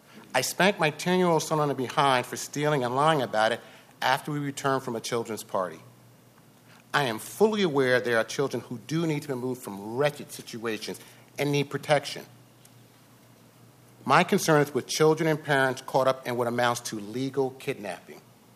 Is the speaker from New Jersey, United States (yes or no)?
yes; Piscataway, New Jersey, United States; I'm from Piscataway, New Jersey. I was living temporarily in Apple Valley, Minnesota, when I became involved with CPS.